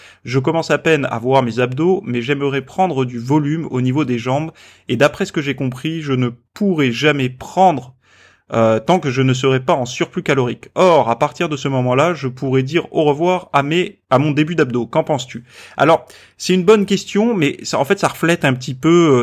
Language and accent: French; Montpellier, Occitanie, France; moved away as an adult; now in Toulouse, France; Je suis parti à 18 ans puisque j'avais le permis. Je suis parti de Montpellier à Toulouse et je me suis installé là-bas.